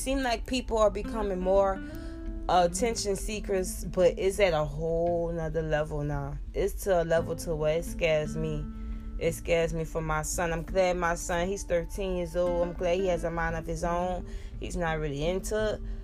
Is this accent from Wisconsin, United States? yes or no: no; New Orleans, Louisiana, United States; You know, I'm from New Orleans, so this was 2020 February. Mardi Gras is going down.